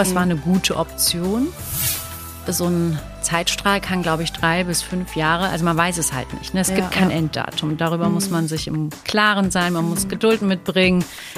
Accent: Eifel, Germany; Ich komme auch ursprünglich aus der Eifel.

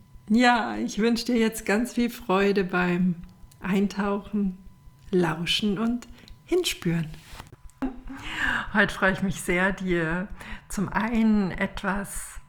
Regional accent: Rosenheim, Bavaria, Germany; eins davon in meiner Heimatstadt in Rosenheim.

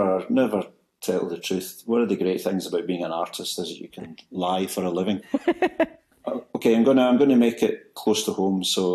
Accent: Glasgow, Scotland, United Kingdom; I guess I'm a product of Glasgow. My sense of humour, my kind of attitude is very Glaswegian.

